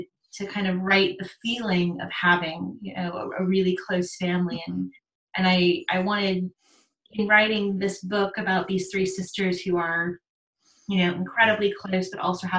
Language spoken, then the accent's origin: English; New Orleans, Louisiana, United States; I grew up in New Orleans, but after I graduated, he and my younger sisters and my stepmom relocated to Northern California in Sonoma County